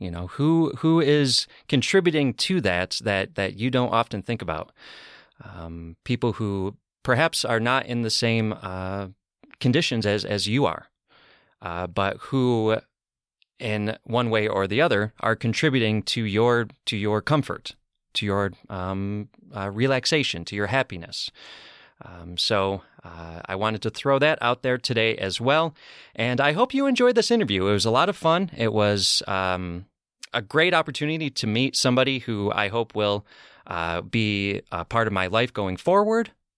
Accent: New York, United States; I grew up in upstate New York.

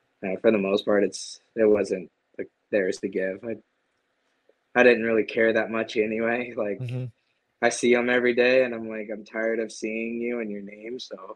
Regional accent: Cincinnati, Ohio, United States; Growing up in Cincinnati, I was a huge Reds fan

